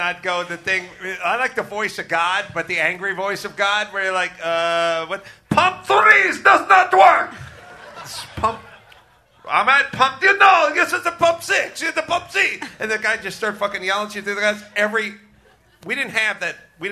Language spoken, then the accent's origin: English; North Hollywood, California, United States; I didn't have that. I grew up in North Hollywood.